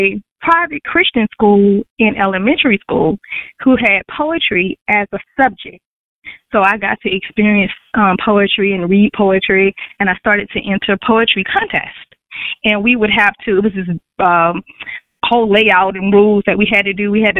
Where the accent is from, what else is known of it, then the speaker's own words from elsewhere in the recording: Mobile, Alabama, United States; now in Virginia, United States; I don't claim it as the South because I'm from Mobile, Alabama, where it's really, really South.